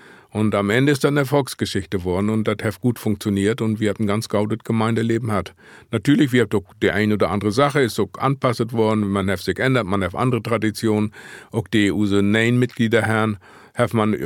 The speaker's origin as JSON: {"language": "German", "region": "Lower Saxony", "country": "Germany", "tie": "born or raised there", "said": "ich bin ja so ein sogenannter Landjude, ich bin in Emsland aufgewachsen"}